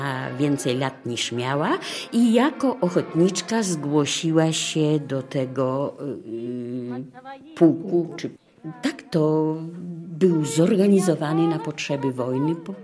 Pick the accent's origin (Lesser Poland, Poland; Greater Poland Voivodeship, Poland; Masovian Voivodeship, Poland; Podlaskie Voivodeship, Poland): Masovian Voivodeship, Poland; now in Lublin, Poland; padła nazwa Ostrołęka. A to moje strony.